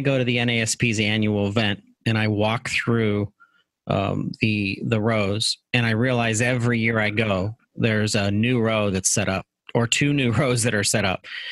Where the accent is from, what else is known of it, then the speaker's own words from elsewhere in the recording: Pittsburgh, Pennsylvania, United States; and I'm from Pittsburgh, so Statlanders was a big part of the history of that.